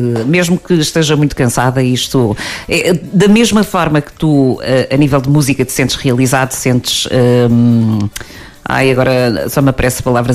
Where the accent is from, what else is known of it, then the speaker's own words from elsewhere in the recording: Póvoa de Varzim, Norte, Portugal; Foste até à minha terra natal, não é? Porque eu também sou da Póvoa de Varzim.